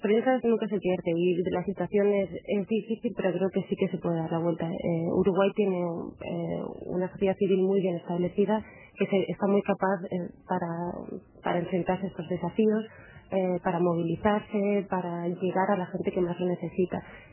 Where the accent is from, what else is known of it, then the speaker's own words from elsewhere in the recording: Spain; born there; yo como española la verdad no lo veo tan idílico, porque yo nací en España hace 13 años